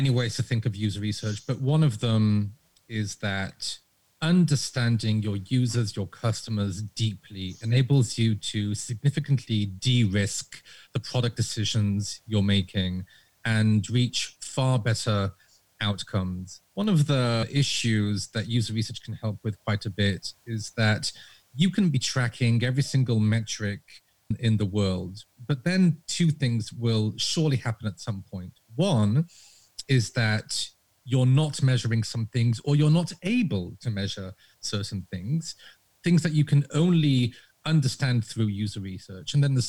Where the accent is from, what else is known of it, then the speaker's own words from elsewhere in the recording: Israel; now in United States; I was born and raised in Israel to British parents, which is why I sound this way.